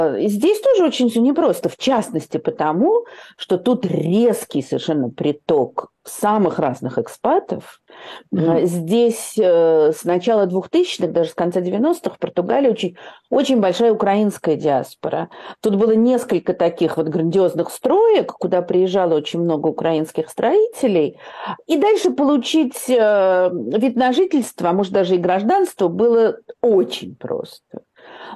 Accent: Russia; moved away as an adult; Мы из России.

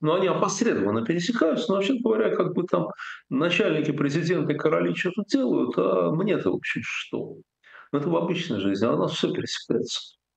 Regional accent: Russia; moved away; Этот день, когда я уезжал из России, с тех пор я дома не был. И, наверное, уже никогда не буду.

